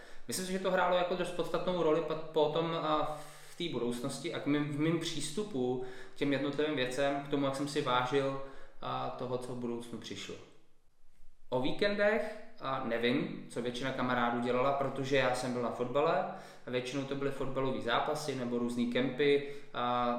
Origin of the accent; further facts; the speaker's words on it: Prague, Czechia; já jsem vyrůstal na Proseku na Praze 9